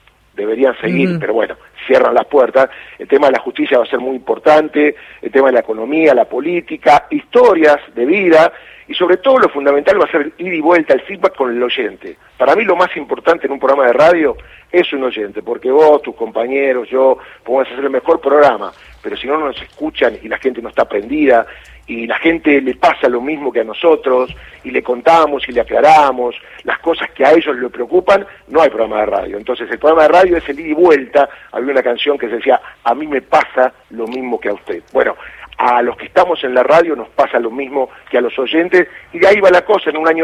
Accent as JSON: {"language": "Spanish", "region": "Córdoba", "country": "Argentina", "said": "Yo soy cordobés"}